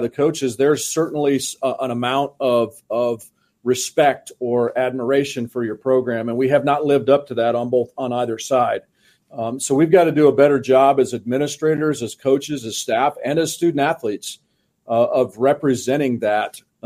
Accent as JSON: {"language": "English", "region": "Kansas", "country": "United States", "tie": "born or raised there", "said": "You know, growing up in Kansas, but not in Wichita"}